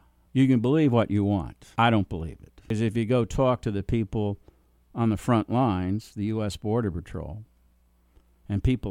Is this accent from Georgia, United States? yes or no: no; New York, United States; And I'm originally from New York and know it well.